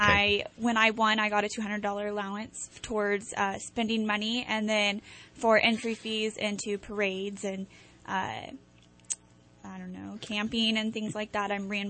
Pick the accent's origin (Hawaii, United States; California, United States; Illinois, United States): California, United States; Cottonwood; I am from Cottonwood, California.